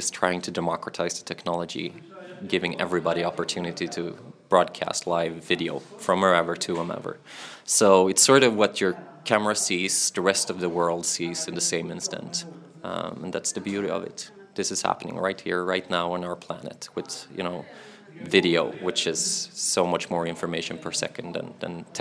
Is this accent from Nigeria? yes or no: no; Malmö, Skåne, Sweden; I'm from south of Sweden in a fantastic town called Malmö.